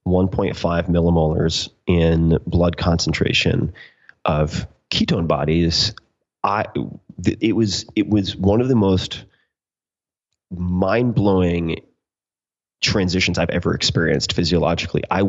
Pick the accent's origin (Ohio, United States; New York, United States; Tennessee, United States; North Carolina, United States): New York, United States; However, I grew up on Eastern Long Island. Everyone in my family has had Lyme.